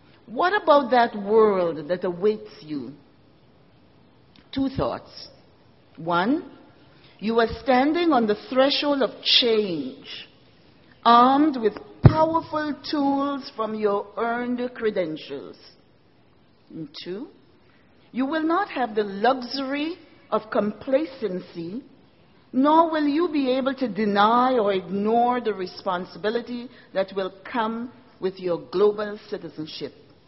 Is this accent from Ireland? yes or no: no; St. George's, Saint George, Grenada; the story of McGill University captured the imaginations of many during my days growing up in Happy Hill, St. George's, Grenada, a vibrant Caribbean island.